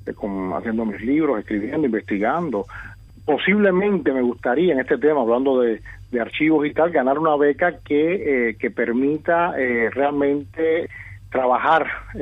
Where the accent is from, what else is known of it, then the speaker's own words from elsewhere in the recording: Havana, Cuba; moved away; En realidad, donde me crié, donde viví hasta que me fui de Cuba, fue en La Habana.